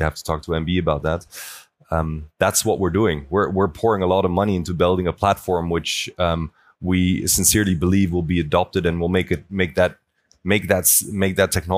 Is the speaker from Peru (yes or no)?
no; Netherlands; now in Munich, Germany; I'm from the Netherlands, I live in Munich.